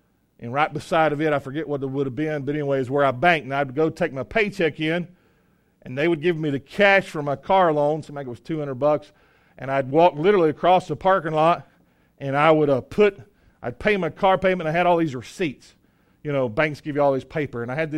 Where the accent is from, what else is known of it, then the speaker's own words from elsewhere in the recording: Princeton, North Carolina, United States; I'm from Princeton, North Carolina